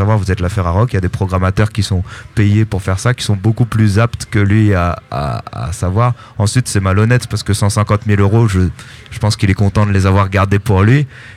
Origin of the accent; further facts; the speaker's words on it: Caen, Normandy, France; Non, en plus je viens de Caen.